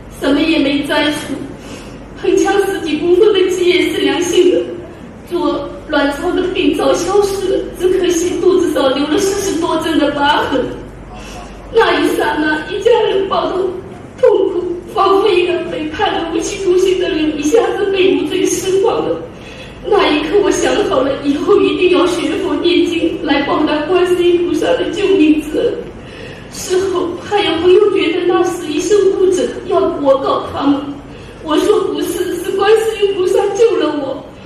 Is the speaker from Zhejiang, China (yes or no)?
yes; Zhoushan, Zhejiang, China; 我是来自中国浙江舟山的